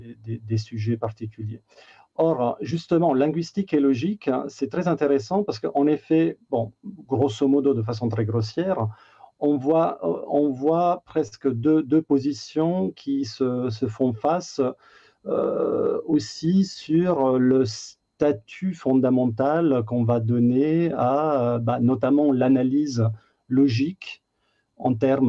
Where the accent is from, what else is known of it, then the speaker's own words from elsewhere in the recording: Italy; French is a second language; en Italie, je suis italien, en Italie on n'a pas du tout ce débat